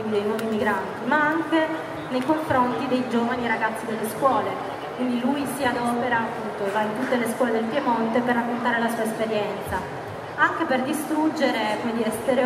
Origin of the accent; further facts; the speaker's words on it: Nigeria; Italian is a second language; now in Italy; sono nigeriana, ho 22 anni, ho venuto qui in Italia nel 2015.